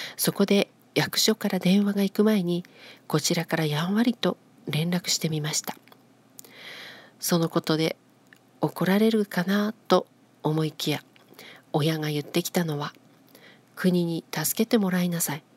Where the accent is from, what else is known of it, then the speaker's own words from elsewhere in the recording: Fukushima, Japan; 私たちの実家は被災地の福島で